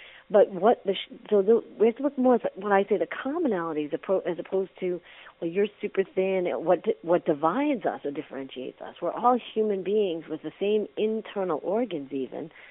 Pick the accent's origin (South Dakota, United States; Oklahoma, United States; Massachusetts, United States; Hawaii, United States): Massachusetts, United States; So I was already dancing growing up outside of Boston and grew up in mom's dancing school. I was doing performances in the local Boston Nutcracker.